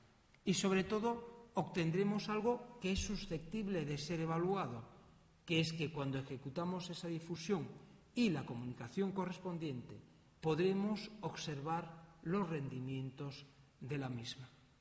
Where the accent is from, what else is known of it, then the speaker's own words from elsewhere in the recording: Galicia, Spain; apela justamente a nuestra identidad o a nuestra identidad como gallegos